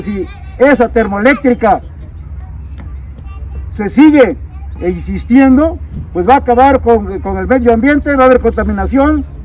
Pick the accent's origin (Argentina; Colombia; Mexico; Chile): Mexico; Somos mexicanos y venimos pues acá a manifestarnos.